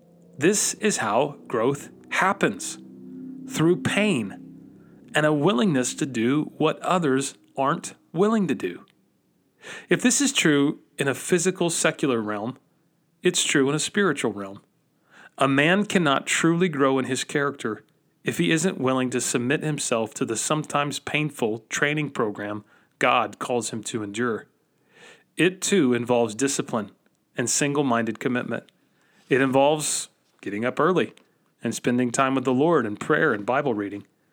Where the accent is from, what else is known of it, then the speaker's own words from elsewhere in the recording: Georgia, United States; I grew up in Georgia in the 1990s. Pretty much everyone I knew growing up was a diehard Atlanta Braves fan.